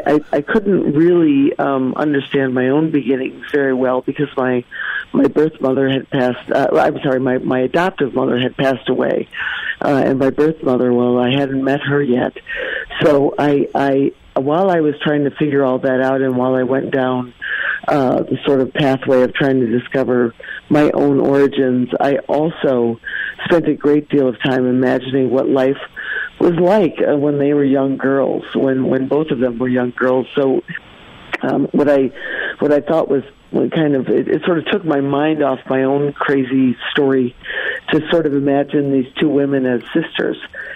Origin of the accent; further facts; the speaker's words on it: Minnesota, United States; We're all originally from Minnesota.